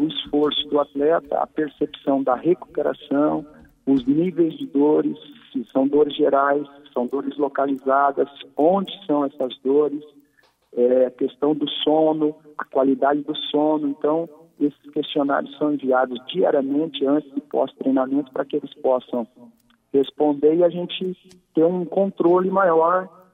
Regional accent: Londrina, Paraná, Brazil; Eu sou de Londrina, isso.

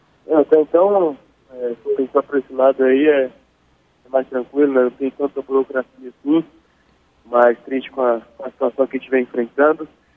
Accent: Brasília, Federal District, Brazil; born there; Eu nasci em Brasília, né? Quem não sabe, eu vim de uma escolinha lá de Brasília, do Zico

